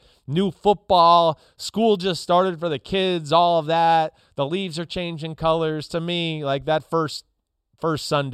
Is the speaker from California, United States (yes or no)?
no; New Jersey, United States; You know, up here where I grew up in New Jersey, like they played that loud siren at like 6 o'clock in the morning.